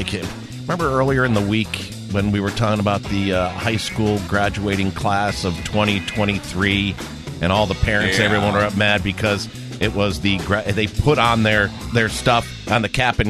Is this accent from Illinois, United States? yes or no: no; Watch Hill, Rhode Island, United States; Well, when I was growing up in Watch Hill, when I was at my grandmother's place in the bay, there was swans.